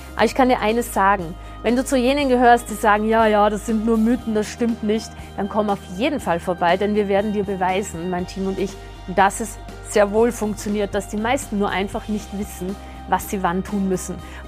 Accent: Austria; Ich komme ja aus Österreich

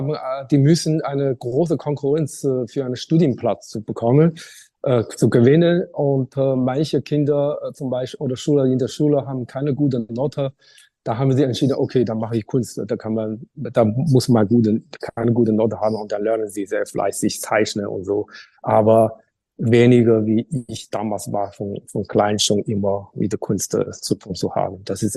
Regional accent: Qingdao, Shandong, China; German is a second language; moved away as an adult; now in Germany; Deswegen habe ich entschieden, den Job gekündigt und nach Deutschland zu studieren gekommen.

